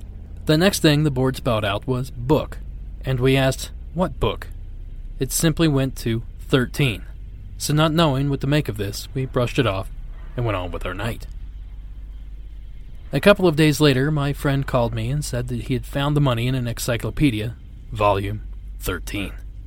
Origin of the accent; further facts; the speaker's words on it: Melbourne, Victoria, Australia; I'm from Melbourne, Australia